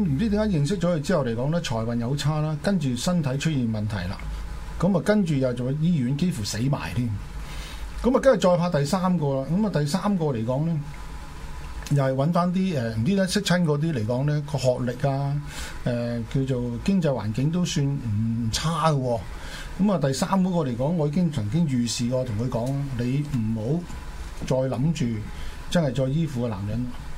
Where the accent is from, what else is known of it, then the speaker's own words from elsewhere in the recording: China; 那麼我們中國人來說呢